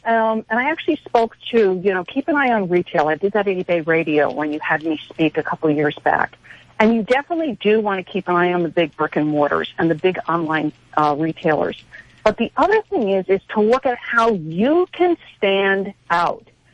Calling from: New York City, New York, United States; I'm waving from New York City, probably one of the biggest retail places in the world.

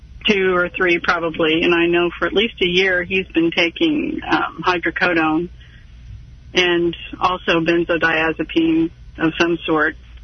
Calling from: Raytown, Missouri, United States; I'm calling from Raytown, actually.

